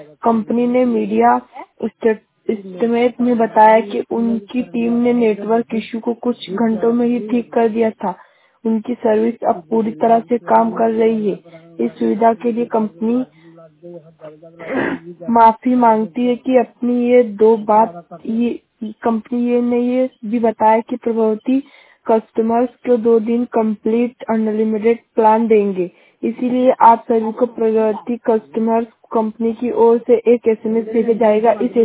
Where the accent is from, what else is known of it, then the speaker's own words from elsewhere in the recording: Rajgarh, India; मैं राजगढ़ ब्लॉक से हूँ।